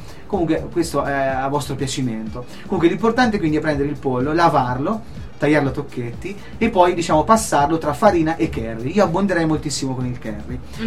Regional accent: Perugia, Umbria, Italy; Qui sono perugino e si sente.

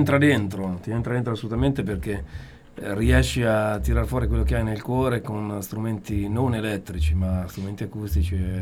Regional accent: Corciano, Umbria, Italy; nel senso da come sono cresciuto, a Corciano

